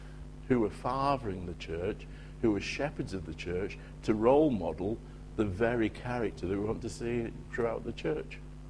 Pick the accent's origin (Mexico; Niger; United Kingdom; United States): United Kingdom; England; And because we're English, we need it most.